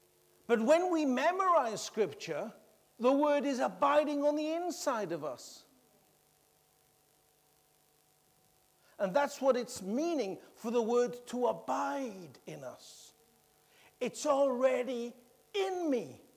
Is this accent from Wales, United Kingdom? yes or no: yes; Wales, United Kingdom; Oh, I come from Wales. We have a Welsh heritage and a Celtic culture.